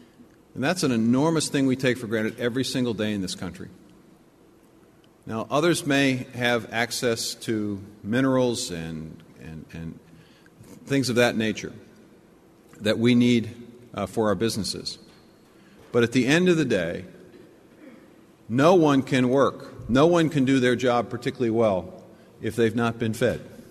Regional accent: United States; let me thank you for 2 additional opportunities that I have as an American because of you.

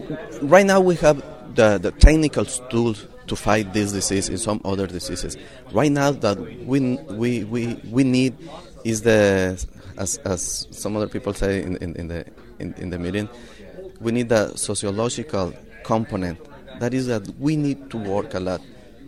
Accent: Mexico; English is a second language; Okay, I'm from Mexico, veterinarian from Mexico

